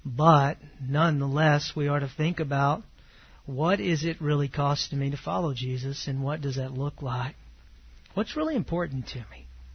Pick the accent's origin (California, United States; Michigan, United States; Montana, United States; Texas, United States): Texas, United States; Growing up in East Texas, the Lord saved me, before that, I had really a different view of things.